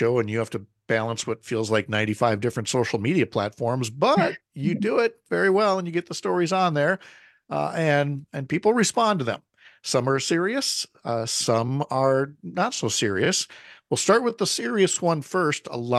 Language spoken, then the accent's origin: English; Minnesota, United States; having been born and raised in Minnesota, then marrying a good Wisconsin farm girl